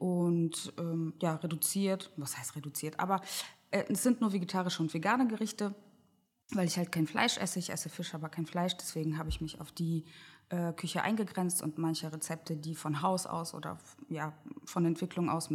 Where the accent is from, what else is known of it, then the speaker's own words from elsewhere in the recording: Kazakhstan; now in Germany; ich komme aus Kasachstan ursprünglich und wir sind als eine Selbstversorgerfamilie aufgewachsen, auf so dem tiefsten Dorf, ohne fließend Wasser.